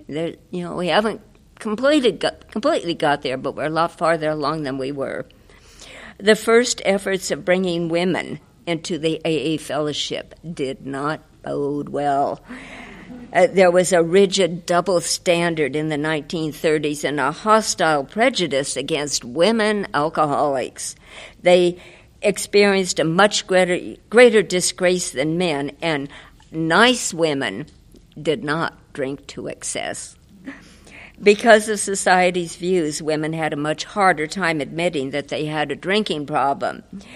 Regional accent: Galt, California, United States; I am an alcoholic from Galt, California. That's about 25 miles south of Sacramento.

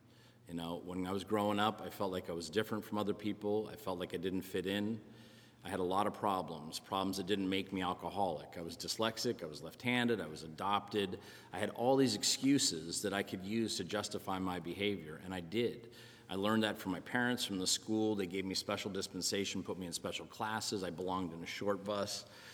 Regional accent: New Jersey, United States; now in Beaverton, United States; I moved from New Jersey to Beaverton, Oregon. And it was a pretty big leap for me. I had a bad accent. I talked like wook and doog

